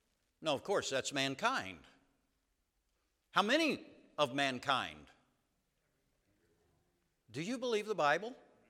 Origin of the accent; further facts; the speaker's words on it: United States; I found myself, especially as an American, having a big problem when I go to Africa. I've been there now 15 years